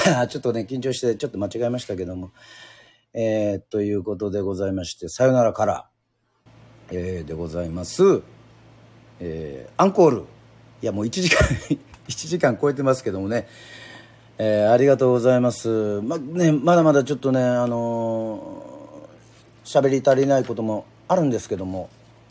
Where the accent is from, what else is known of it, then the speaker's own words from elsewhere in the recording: Fukui, Japan; 私、福井県出身です。